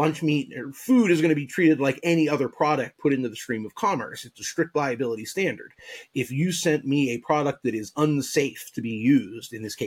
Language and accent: English; United States; But I'm an American. I watch the Olympics relatively jingoistically.